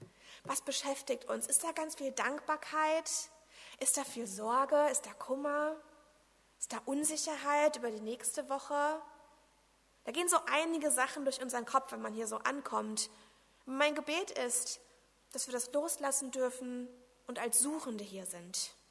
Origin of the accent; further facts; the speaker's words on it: Romania; Ich komme ursprünglich aus Rumänien